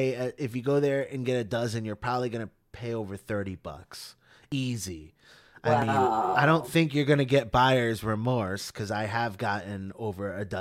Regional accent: Wethersfield, Connecticut, United States; So, like I said, I grew up in Weathersfield. There was a Krispy Kreme over in Newington.

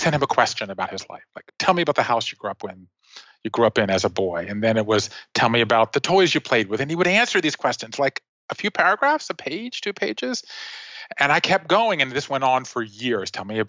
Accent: Savannah, Georgia, United States; I grew up in Savannah, Georgia. I went to college.

